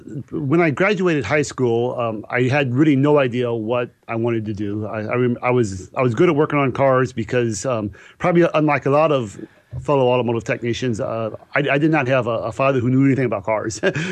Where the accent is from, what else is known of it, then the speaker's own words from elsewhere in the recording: St. Louis, Missouri, United States; I grew up in St. Louis, and so I went there and I started to get a job at some independent shops